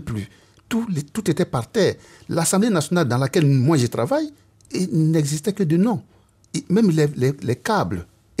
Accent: Côte d’Ivoire; moi, mon souhait, en tant qu'Ivoirien

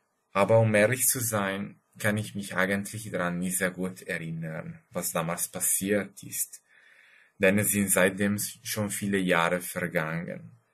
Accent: Lombardy, Italy; German is a second language; Ich komme aus Italien und wohne in einem kleinen Dorf, das ziemlich in der Nähe von Mailand liegt. Ich bin 1986 geboren.

